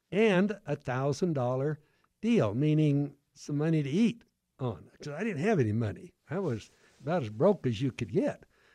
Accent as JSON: {"language": "English", "town": "Albuquerque", "region": "New Mexico", "country": "United States", "tie": "born or raised there", "said": "have just been a very, very, very fortunate family. Number one, fortunate that we were raised in Albuquerque or New Mexico, but Albuquerque."}